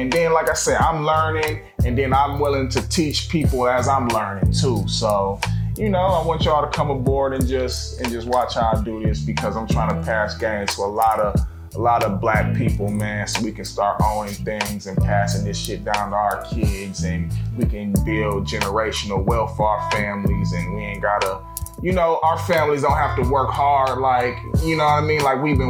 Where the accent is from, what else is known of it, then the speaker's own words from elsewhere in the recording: Detroit, Michigan, United States; Nah, I'm from Detroit.